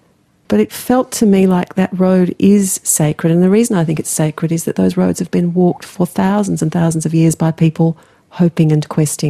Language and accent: English; Australia; And I piped up and said, I'm from Australia.